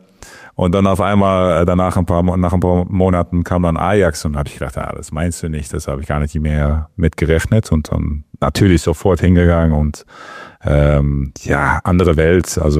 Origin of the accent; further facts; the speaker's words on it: North Holland, Netherlands; also born or lived in Blaricum; Geht in meinen Reisepass. Blaricum. Aber dann hat aufgewachsen, dann ein Ort daneben, Sausen.